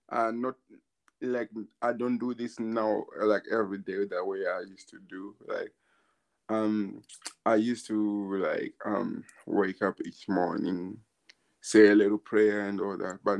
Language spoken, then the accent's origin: English; Zimbabwe; now in United Kingdom; I grew up in Zimbabwe where I was taught like real how to like where I was taught discipline